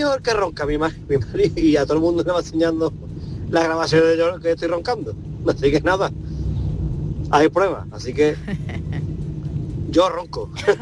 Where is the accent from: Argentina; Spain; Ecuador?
Spain; Cádiz, Andalusia; de Cádiz, trabajo de transportista y yo no ronco